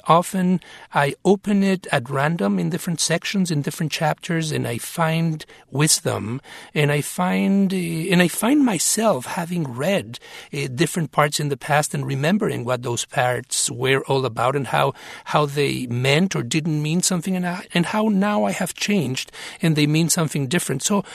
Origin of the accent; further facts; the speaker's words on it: Mexico; first language Spanish; English is a second language; now in United States; having been born and raised in Mexico and into the Spanish language, and then moving as an immigrant to the United States, becoming a writer in my language, but in another language as well